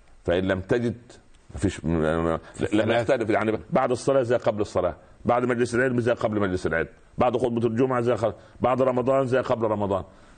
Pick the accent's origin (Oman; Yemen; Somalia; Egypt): Egypt; يعني عندنا في مصر يقول لك